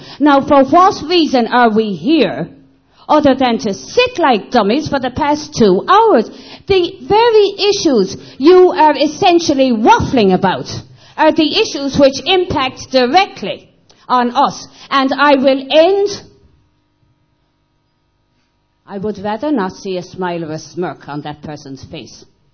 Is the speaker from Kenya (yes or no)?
no; Connacht, Ireland; I come from County Mayo in Ireland, in the west of Ireland, on the periphery of Europe.